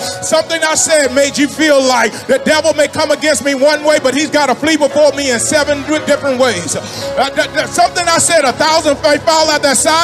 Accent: Bradford, Yorkshire and the Humber, United Kingdom; I forgot that I came from Bradford. I forgot that I was raised in a single parent household.

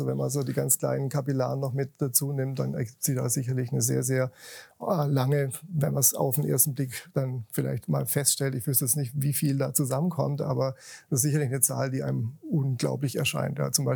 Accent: Heilbronn, Baden-Württemberg, Germany; Also ich bin im Zentrum von Heilbronn aufgewachsen, in der Nähe vom Fühlpark. Und sind dann im Alter von 7 sind wir dann nach Kirchhausen umgezogen.

